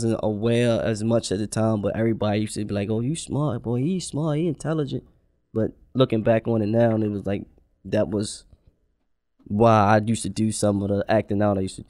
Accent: Baltimore, Maryland, United States; I grew up in West Baltimore. I was raised by a single mom. I have brothers and sisters. Just West Baltimore, North Avenue, North Pulaski, North and Warwick. It's all the same neighborhood to me, for real.

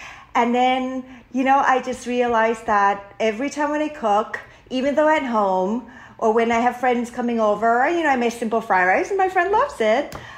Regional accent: Thailand; now in United States; I grew up in Thailand, so we have a lot of street food. We have, we live in an extended family type kind of, you know, household. My grandma lived with us.

